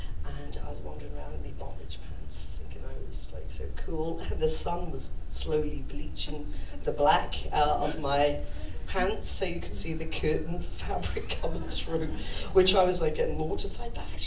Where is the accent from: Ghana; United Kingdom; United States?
United Kingdom; London; I'm from London originally, so you know, like, I grew up in the '60s in London, and all the different sounds, like what inspired me is just I was living in Haringey, a really posh part of London, you know.